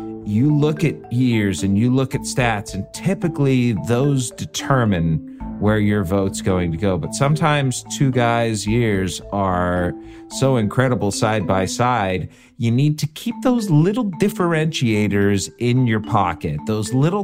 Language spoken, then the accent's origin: English; Midwest, United States; Look, I'm a Midwesterner.